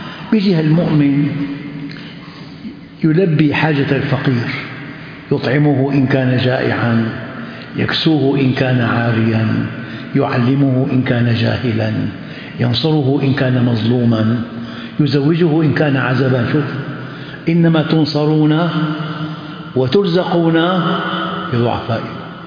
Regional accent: Damascus, Syria; now in Jordan; أنا أذكركم بهذا، أنا من الشام

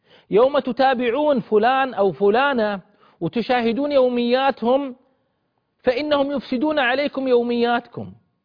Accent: Al-Ahsa, Eastern Province, Saudi Arabia; هذا واقع عندنا بالأحساء

